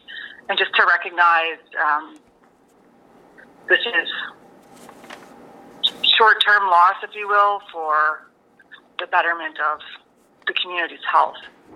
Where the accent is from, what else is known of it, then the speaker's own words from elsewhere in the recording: Mattawa, Ontario, Canada; the community I grew up in Mattawa, and also in North Bay where I worked and went to school